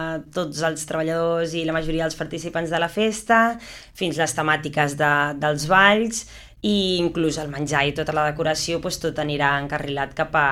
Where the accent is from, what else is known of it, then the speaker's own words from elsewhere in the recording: Tarragona, Catalonia, Spain; Jo soc molt tarragonina